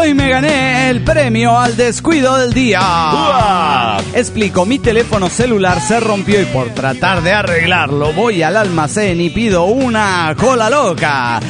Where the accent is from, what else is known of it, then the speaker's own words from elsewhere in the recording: Mexico City, Mexico; soy el demonio del DF mexicano.